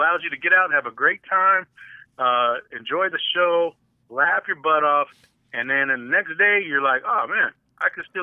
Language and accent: English; Sacramento, California, United States; I'm from originally from Sacramento. All my family's from there